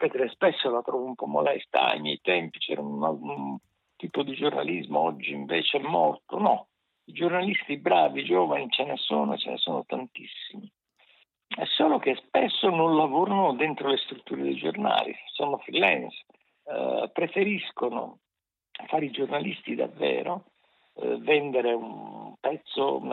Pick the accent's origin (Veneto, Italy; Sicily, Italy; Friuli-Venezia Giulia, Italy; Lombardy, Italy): Sicily, Italy; Caltanissetta; io sono di Caltanissetta